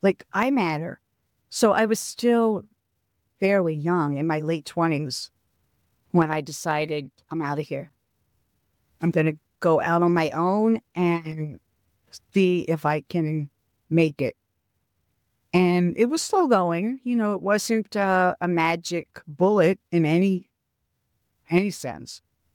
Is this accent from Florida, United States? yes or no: no; Philadelphia, Pennsylvania, United States; moved away as an adult; because I came from Philadelphia to New York.